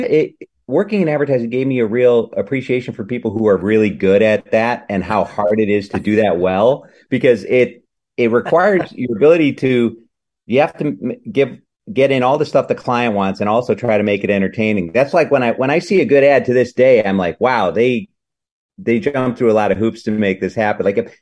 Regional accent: Madison, Wisconsin, United States; now in Chicago, United States; And then I went off to Chicago after a couple years in Madison, which is my hometown anyway, and started doing improv there at I.O. and took class at Second City

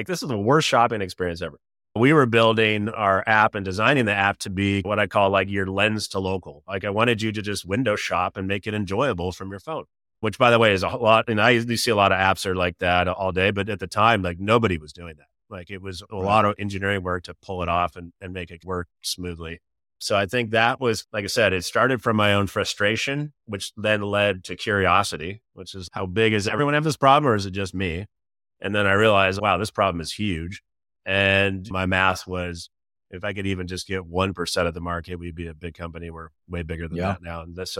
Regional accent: Kent, Washington, United States; my father worked for Boeing, so I grew up in Kent.

